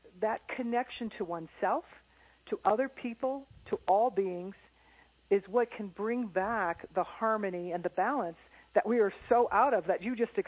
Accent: Midwest, United States; Well, I grew up in the Midwest, and I always was a big dreamer

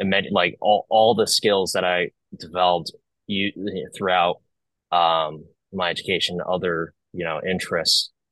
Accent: New York, United States; And growing up in New York, I never had the opportunity to shoot any pistols, at least easily.

